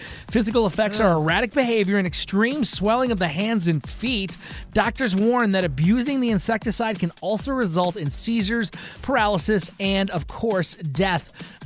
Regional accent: Detroit, Michigan, United States; It's a Michigan thing because I grew up in Michigan on the east side in Detroit.

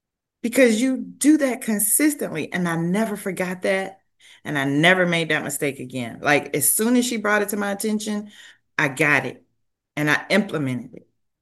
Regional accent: the South, United States; I'm from the South. Sometimes you just need to sat down.

